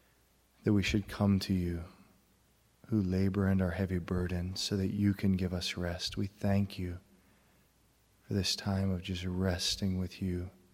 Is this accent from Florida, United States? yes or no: no; Pittsburgh, Pennsylvania, United States; I know, even on the plane here, I'm from Pittsburgh, and so it was a nice long flight.